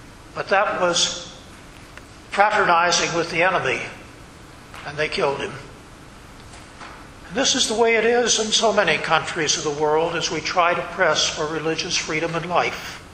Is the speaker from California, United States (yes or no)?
no; Atlanta, Georgia, United States; born there; prejudice is not unique to the South, where I was born in Atlanta, Georgia.